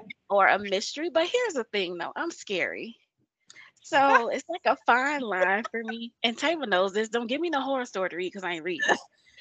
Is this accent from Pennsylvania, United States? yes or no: no; Fort Lauderdale, Florida, United States; Fort Lauderdale, Florida is where I'm from.